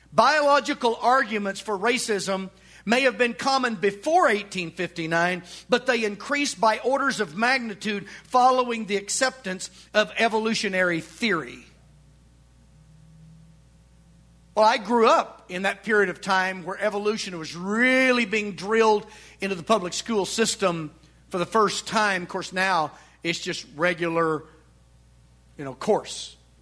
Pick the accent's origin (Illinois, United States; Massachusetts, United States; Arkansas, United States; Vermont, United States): Arkansas, United States; I didn't believe that growing up in Western Arkansas.